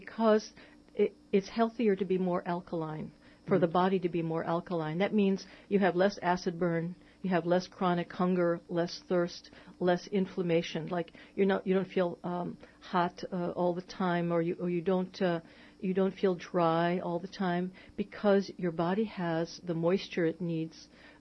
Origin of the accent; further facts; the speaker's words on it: United States; But I will, because I'm an American.